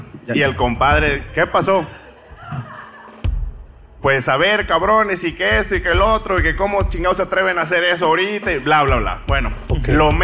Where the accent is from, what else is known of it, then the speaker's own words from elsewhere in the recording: Veracruz, Mexico; Del norte de Veracruz.